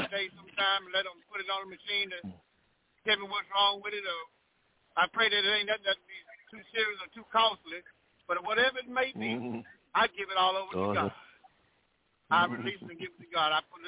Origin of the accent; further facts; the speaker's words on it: Louisiana, United States; now in Murfreesboro, United States; I'm from Louisiana, but I live in Tennessee. Murfreesboro, Tennessee, Middle Tennessee area, near east of Nashville.